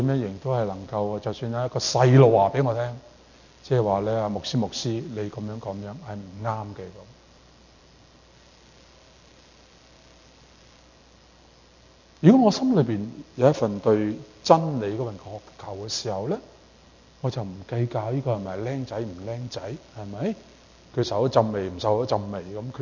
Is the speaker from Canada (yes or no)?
yes; Canada; 等于我们加拿大人讲话呢，学习原来是终身的学习嘛